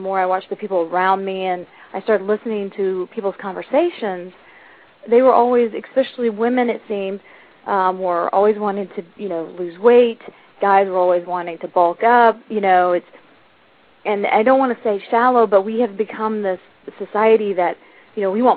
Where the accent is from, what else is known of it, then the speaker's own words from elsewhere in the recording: Indiana, United States; And it's a night and day thing for me because I grew up in Indiana.